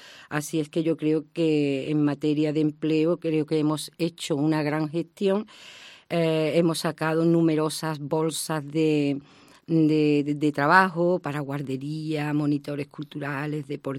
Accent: Casariche, Andalusia, Spain; es muy gratificante trabajar uno por su pueblo. Y a mí todavía me quedan muchas energías para seguir trabajando por Casariche.

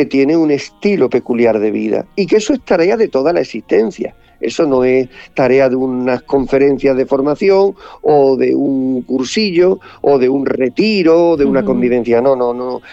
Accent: Málaga, Andalusia, Spain; yo llevo 23 años de sacerdote y en el mundo cofrade en mi ciudad natal, en Málaga, empecé con 7 años

